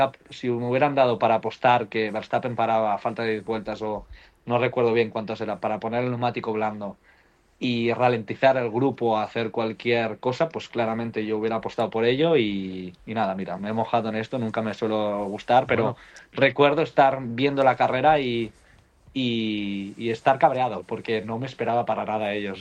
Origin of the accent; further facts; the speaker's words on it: Spain; como español simplemente puedo decir que todos los españoles hemos tenido una suerte increíble